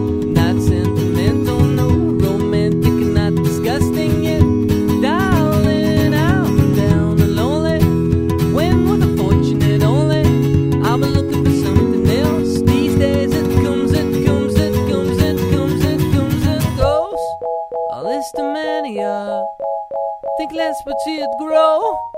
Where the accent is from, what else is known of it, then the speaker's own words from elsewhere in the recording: Versailles, Île-de-France, France; English is a second language; growing up in Versailles, there's no scene there.